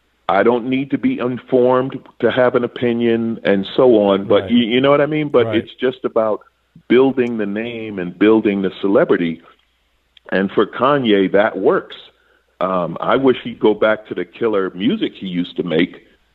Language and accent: English; New York, United States; born there; now in Los Angeles, United States; I was born in New York. I live in L.A.